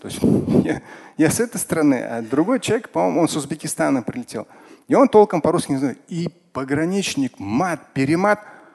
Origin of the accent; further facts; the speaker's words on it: Moscow, Russia; born there; я сам родился в Москве.